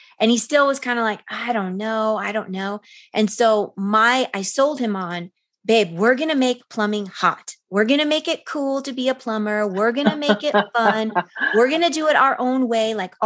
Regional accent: Chicago, Illinois, United States; So I'm the oldest in my family, and I grew up in Chicago and in a very like working class community.

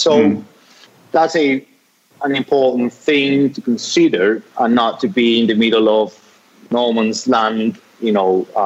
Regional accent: Bogotá, Colombia; English is a second language; now in Cali, Colombia; I'm based in Cali, so by the way, I am from Bogota, I'm not from Cali, you know.

